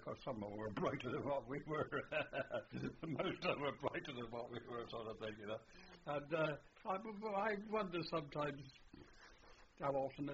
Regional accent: United Kingdom; Well, I suppose basically I am British in that we're always right, I felt.

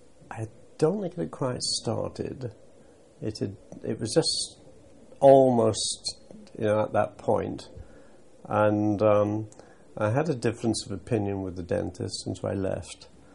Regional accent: Lytham, North West England, United Kingdom; I was born in Lytham, that's Lancashire, and my father was a shipwright. There was a little shipyard at Lytham.

